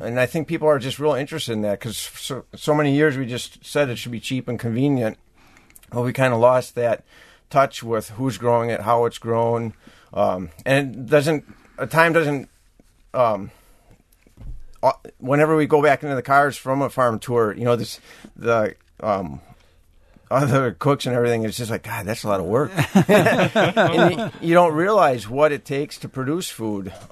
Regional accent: Baraboo, Wisconsin, United States; I grew up in Baraboo.

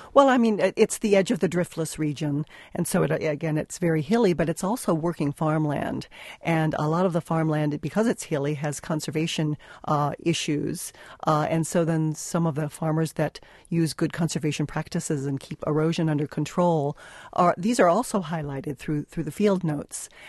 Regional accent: Chicago, Illinois, United States; now in Wisconsin, United States; Well, we came from Chicago, and it's very flat, and I think I did not realize how beautiful Wisconsin was.

